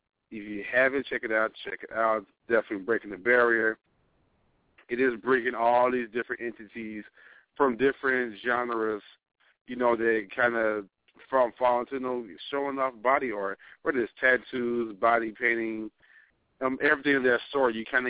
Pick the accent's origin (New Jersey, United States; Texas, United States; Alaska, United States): New Jersey, United States; that's across the pond from my hometown in New Jersey.